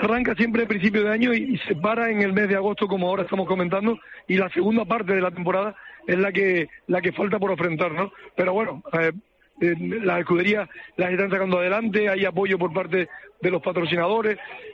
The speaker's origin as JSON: {"language": "Spanish", "town": "Santa Cruz de Tenerife", "region": "Canary Islands", "country": "Spain", "said": "Y oye, soy chicharrero"}